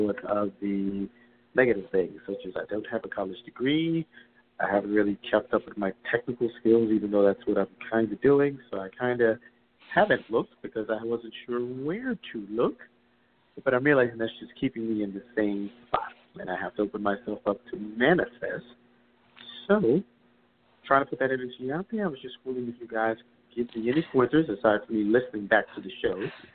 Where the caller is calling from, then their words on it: New York, United States; I am calling from New York.